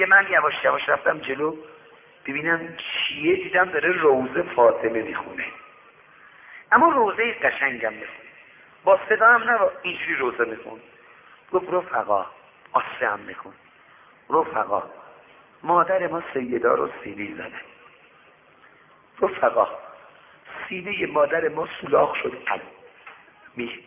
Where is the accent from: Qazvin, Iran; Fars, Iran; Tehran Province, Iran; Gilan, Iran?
Fars, Iran; Shiraz; گفت شما اهل کجا هستی؟ گفتم شیراز.